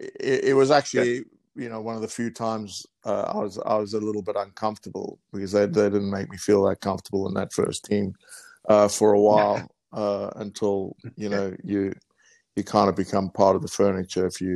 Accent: Johannesburg, Gauteng, South Africa; you don't know any different, but I had a fantastic childhood

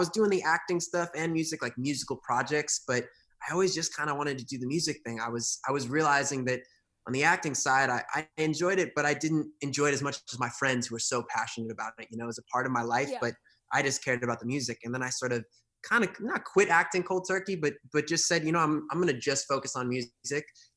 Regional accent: New York, United States; You know, like you said earlier, I grew up in New York. So I used to busk in New York and do, you know, musical theater.

